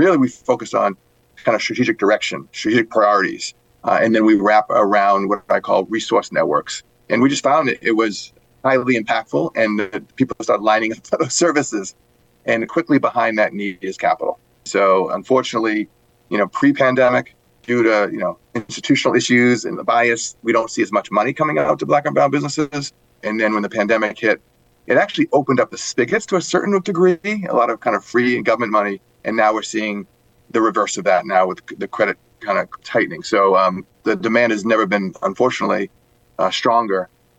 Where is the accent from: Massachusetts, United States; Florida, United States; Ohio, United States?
Massachusetts, United States; Sharon; And I was born in Sharon, so I kind of grew up in just southwest of the city.